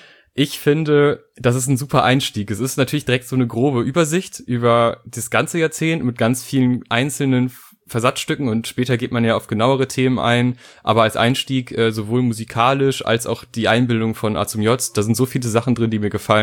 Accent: North Rhine-Westphalia, Germany; denn ich bin aus NRW und bin nach Berlin gefahren

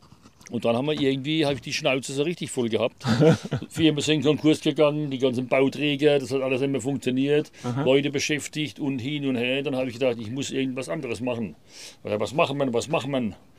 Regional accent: Weibstadt, Baden-Württemberg, Germany; born there; Geboren bin ich in Weibstadt.

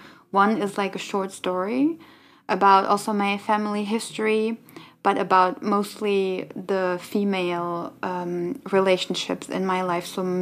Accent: Germany; me growing up in Germany

